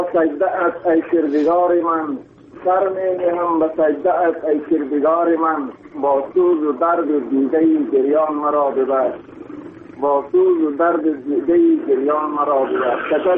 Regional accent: Baghlan, Afghanistan; خودم از بغلان هستم، وزیفه این در پکتیکا

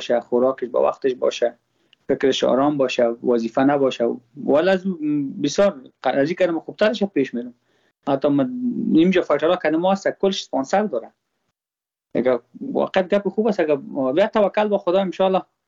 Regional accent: Afghanistan; ما خود ما افغان هستم.

